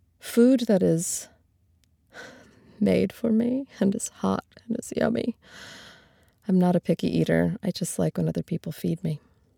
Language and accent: English; Hawaii, United States; also born or lived in Alaska / Oregon / California / Nevada; Well, I grew up in Hawaii, and I've lived many places. I've lived in Alaska and Oregon, California, Nevada, Colorado, Virginia, Michigan, South Carolina. So I'm kind of just, I've moved a lot. I'm from kind of all over.